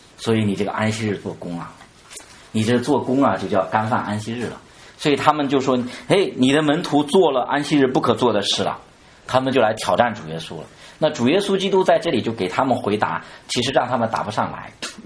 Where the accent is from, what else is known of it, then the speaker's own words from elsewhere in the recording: Henan, China; 因为我们河南是农业省，我们大家这方面比我懂得多，因为我是原来在城市里面长大，我还不太懂这些。